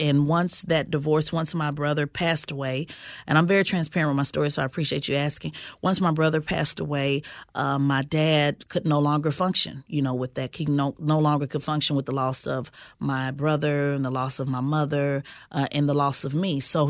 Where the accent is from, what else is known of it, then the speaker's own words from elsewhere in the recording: Oklahoma City, Oklahoma, United States; But growing up in Oklahoma City, which is a part of the Bible Belt, a lot of the views that conservatives believe now are very similar to what I grew up